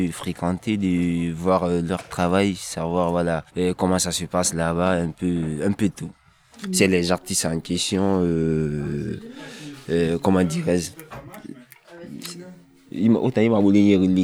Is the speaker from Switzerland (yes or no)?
no; Guinea; Je suis guinéenne aussi et voilà.